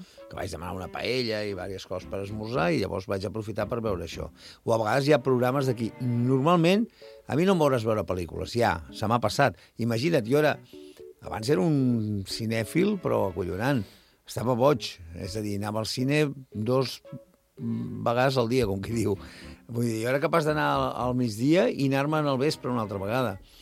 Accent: Barcelona, Catalonia, Spain; jo soc de Barcelona

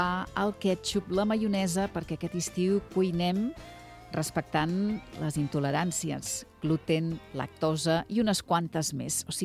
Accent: Catalonia, Spain; com a bons catalans ens agrada comentar la jugada

